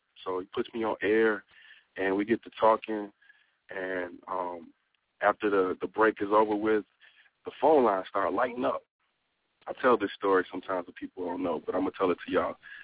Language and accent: English; Chicago, Illinois, United States; now in Minnesota, United States; I'm not from Minnesota. I'm actually from Chicago. Been here for about 15 years.